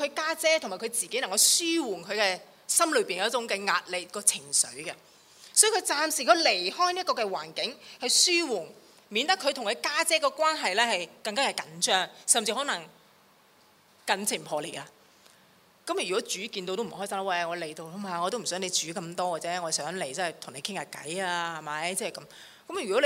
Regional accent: China; 即我深信我们中国人都是的，接待一个客人来到

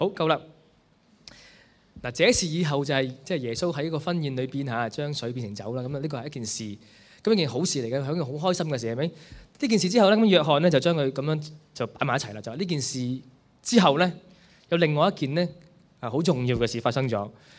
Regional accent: China; 其實咧，我哋體會中國人嘅春節咧

